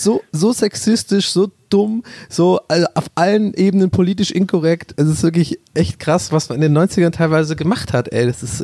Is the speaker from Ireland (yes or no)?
yes; Ireland; 99 Flake hast du bei uns in Irland.